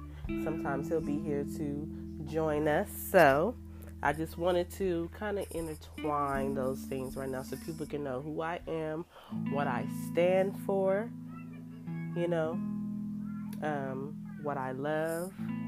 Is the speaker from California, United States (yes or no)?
yes; Sacramento, California, United States; also born or lived in Chicago; now in Stockton, United States; I'm hailed from Chicago, Illinois, but I was raised in Sacramento. I reside in Stockton, California.